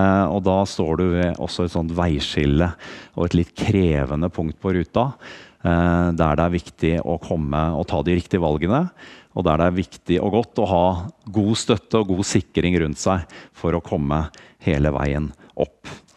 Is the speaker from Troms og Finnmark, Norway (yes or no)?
no; Østfold, Norway; now in Hamar, Norway; Så er det koselig for meg som kommer fra Hamar, men opprinnelig er jeg fra Østfold, Indre Østfold, så jeg er ganske jordnær av meg, jeg også pleier å si. Vokst opp som bondegutt på landet